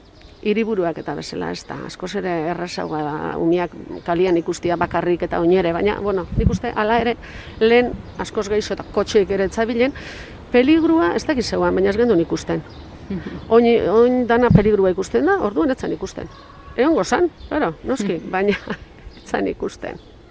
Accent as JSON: {"language": "Basque", "town": "Mendaro", "region": "Basque Country", "country": "Spain", "tie": "born or raised there", "said": "eta ni Mendarokoa naiz. Mendaron jaixo nitzan eta Mendaron bizi naiz."}